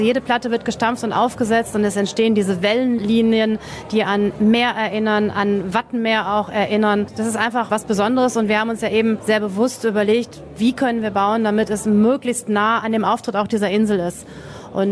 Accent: North Rhine-Westphalia, Germany; ich komme aus Nordrhein-Westfalen.

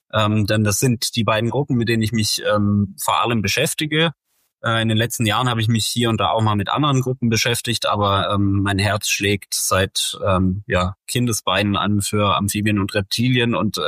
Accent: Baden-Württemberg, Germany; now in Berlin, Germany; ich komme aus Süddeutschland eigentlich und bin tatsächlich wegen des Museums eigentlich nach Berlin gezogen, denn ich habe schon zu Schulzeiten mich mit Biologie viel beschäftigt und habe damals tatsächlich aus Stuttgart kommend quasi oder aus der Region Stuttgart

